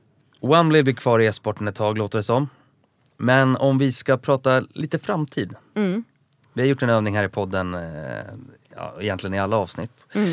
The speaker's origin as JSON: {"language": "Swedish", "town": "Uppsala", "region": "Uppsala County", "country": "Sweden", "said": "Nu vet alla som lyssnar att jag är från Uppsala."}